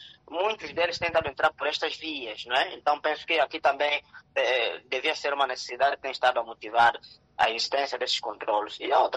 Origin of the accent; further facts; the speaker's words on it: Angola; que nos graça a todos nós enquanto angolanos